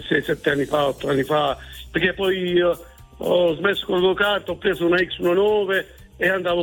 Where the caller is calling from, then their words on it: Apulia, Italy; Allora, io sono nella provincia di Bari.